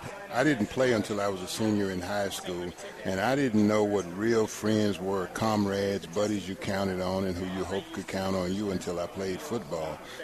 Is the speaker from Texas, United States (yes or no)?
yes; Texas, United States; Growing up in Texas, I was a fan of consuming it.